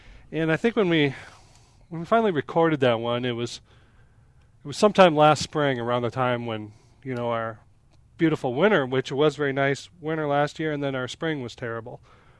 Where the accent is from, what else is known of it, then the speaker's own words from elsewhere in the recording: Huron, United States; it all started because where I grew up in Huron, and there wasn't really a teacher in town at the time.